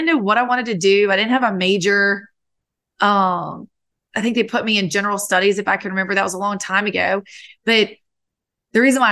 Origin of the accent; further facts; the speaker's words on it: Ponchatoula, Louisiana, United States; I was born and raised in Ponchatoula, Louisiana. And we have good food and good Southern hospitality.